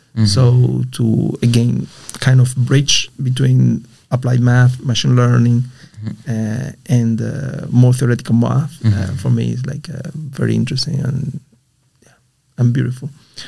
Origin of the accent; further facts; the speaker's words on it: Cuba; at least when I was growing up in Cuba, we didn't have social classes.